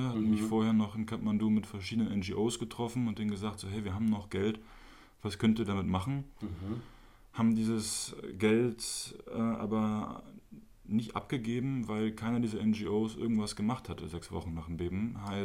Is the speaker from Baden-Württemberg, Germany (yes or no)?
no; Berlin, Germany; Ich bin in Berlin aufgewachsen, deutsch-französische Eltern, deutsch-französisch aufgewachsen, spreche auch beide Sprachen